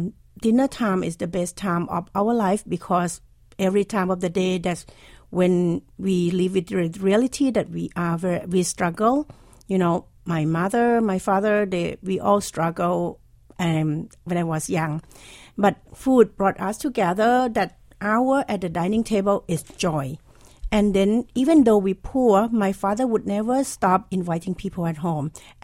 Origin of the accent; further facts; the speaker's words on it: Thailand; now in Philadelphia, United States; I know that Philadelphia is a big food community. And I think because I moved from Thailand, I came here.